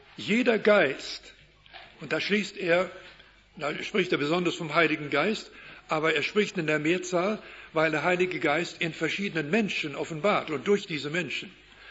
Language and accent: German; Canada; Wir hatten sie bei uns, an unserem Ort, in unserer Gegend, in Kanada, wo ich aufgewachsen bin.